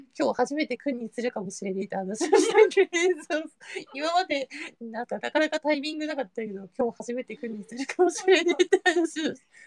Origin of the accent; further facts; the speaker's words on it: Okinawa, Japan; moved away as an adult; now in Tokyo, Japan; そう、私沖縄なんですよ。そう、沖縄から出て